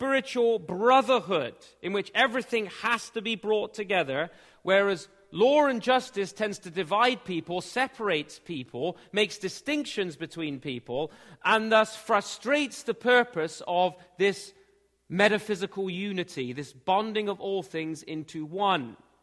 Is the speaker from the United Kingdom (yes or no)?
yes; England, United Kingdom; in the context in which I grew up in England